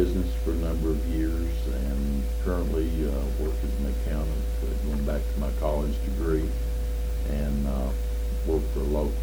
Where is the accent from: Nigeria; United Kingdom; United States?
United States; Hopkins County; Yes, born and raised in Hopkins County, born in 1948. Went to school at the, of course, at Pride Avenue and on through Hopkins County.